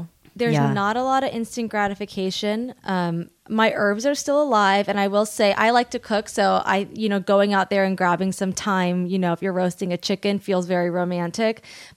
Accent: Long Beach, California, United States; Long Beach.

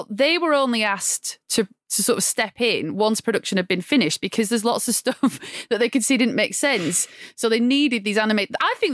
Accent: Blackburn, North West England, United Kingdom; You think it's fun I'm from Blackburn, until it rains, then it's not fun.

